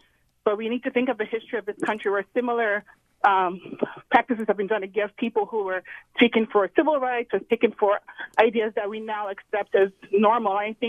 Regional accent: Nigeria; moved away as an adult; now in United States; I'm black. I'm a Nigerian immigrant and went to college in the U.S., came to the U.S. for college and stayed on.

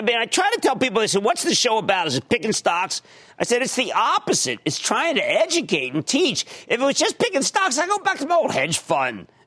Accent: Philadelphia, Pennsylvania, United States; I'm from Philadelphia and I like it on my soft pretzels.

